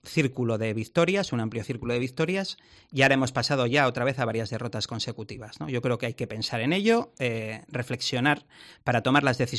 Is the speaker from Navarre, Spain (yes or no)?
no; La Rioja, Spain; Todos somos riojanos, yo creo que además aquí somos pocos y nos conocemos bastante